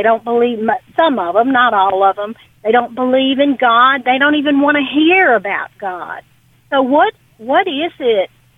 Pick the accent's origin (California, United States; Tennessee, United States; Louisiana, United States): Louisiana, United States; I'm from Louisiana, so I talk slow.